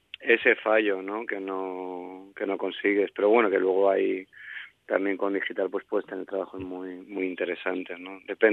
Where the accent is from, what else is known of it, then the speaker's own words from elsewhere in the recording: Benidorm, Valencian Community, Spain; yo soy de Benidorm, soy de un pueblo